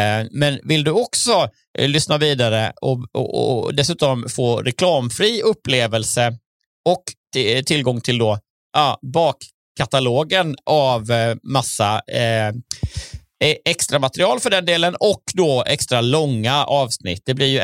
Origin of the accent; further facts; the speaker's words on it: Kalmar, Kalmar County, Sweden; att jag är från Kalmar